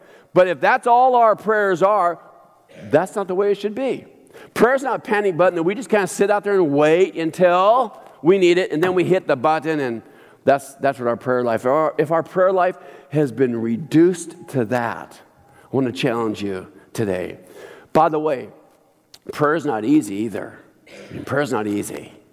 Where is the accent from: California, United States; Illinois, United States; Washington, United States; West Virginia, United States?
Washington, United States; Bremerton; I was raised in West Bremerton.